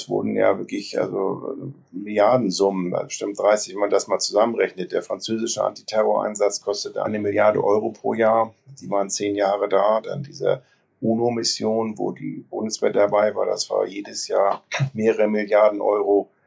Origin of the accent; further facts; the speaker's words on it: Germany; Ich auch als Deutscher, als ich da ankam, war ich echt schockiert.